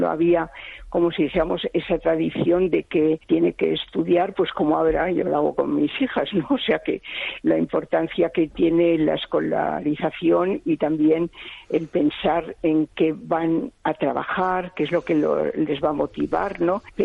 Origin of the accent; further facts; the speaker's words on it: San Sebastián, Basque Country, Spain; born there; Sí, porque sí, nací en Donosti, lo demás hubiera nacido en Bilbao, seguro sí. Y mi familia estaba en Donosti, entonces nací en Donosti.